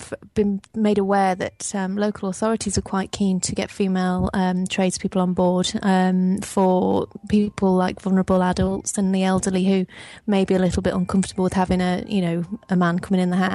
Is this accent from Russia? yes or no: no; Eccleshall, West Midlands, United Kingdom; from Eccleshall in Staffordshire, and I'm doing the Level 2 Technical Certificate in Domestic Plumbing and Heating.